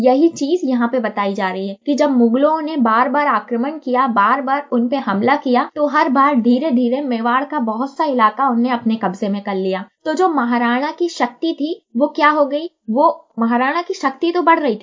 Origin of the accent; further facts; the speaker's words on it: Madhya Pradesh, India; मैं मध्य प्रदेश से हूँ।